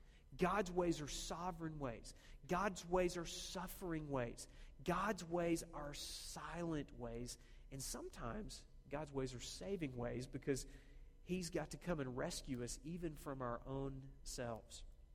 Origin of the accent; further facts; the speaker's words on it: Oklahoma, United States; Now, you have to realize, I grew up in Oklahoma, okay? So football's a big thing down there.